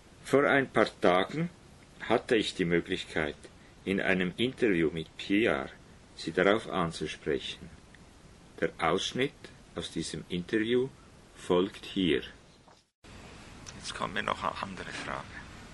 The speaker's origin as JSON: {"language": "German", "country": "Switzerland"}